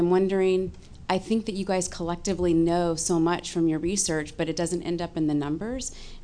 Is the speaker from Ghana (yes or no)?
no; San Francisco, California, United States; from San Francisco.